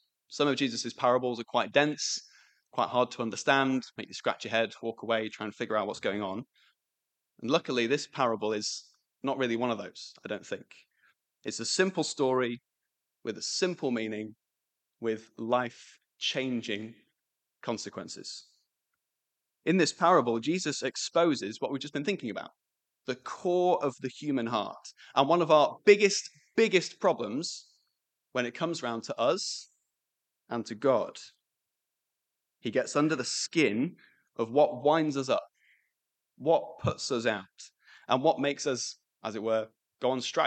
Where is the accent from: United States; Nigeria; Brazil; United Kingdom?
United Kingdom; As you can imagine, we're British and complaining is one of the things that we do best.